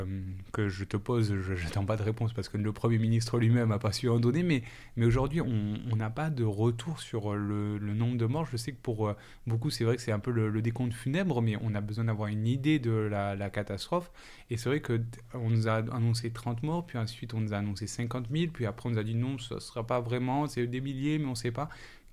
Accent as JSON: {"language": "French", "town": "Marseille", "region": "Provence-Alpes-Côte d'Azur", "country": "France", "said": "typiquement moi en tant que Marseillais"}